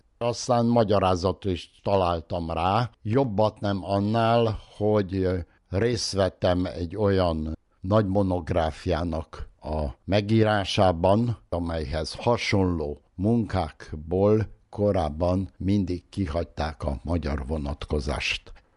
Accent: Arad, Arad County, Romania; Tőzsgyökeres aradi lévén

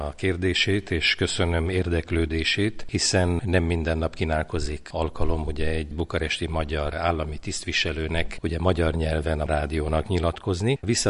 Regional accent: Brașov, Brașov County, Romania; Brassóban születtem, és azt hiszem, hogy a sikeres esetek közé tartozom, tekintettel arra, hogy már gyerekkoromban megismertem a multikulturalitást, a multietnicitást, egy olyan Brassóban, ahol mindenhol és mindenki magyarul, németül és románul beszélt.

